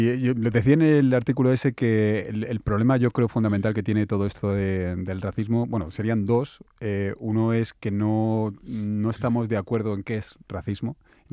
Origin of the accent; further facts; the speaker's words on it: Torrejón de Ardoz, Community of Madrid, Spain; Yo soy de Torrejón y me había ido a Madrid